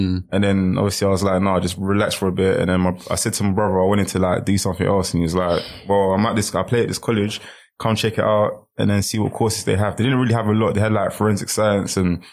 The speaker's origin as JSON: {"language": "English", "region": "London", "country": "United Kingdom", "tie": "born or raised there", "also_born_or_lived": "Bristol", "said": "I grew up in South London, mm-hmm. Bermondsey."}